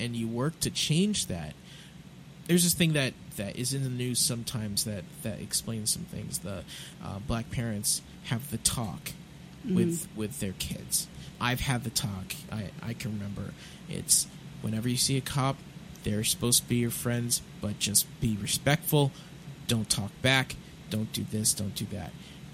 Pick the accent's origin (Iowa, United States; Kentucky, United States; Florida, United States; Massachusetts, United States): Massachusetts, United States; South Hadley; Yeah, I mean, I grew up in South Hadley.